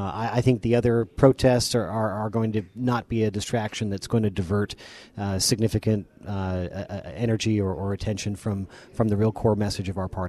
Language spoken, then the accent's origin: English; Denver, Colorado, United States; It's a unique perspective, obviously, that I come from because I'm from Denver.